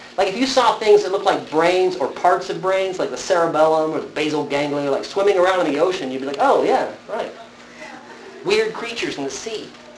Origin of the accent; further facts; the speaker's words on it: Texas, United States; And then, by the way, I'm from Texas, so I can use it. I grew up here, born and raised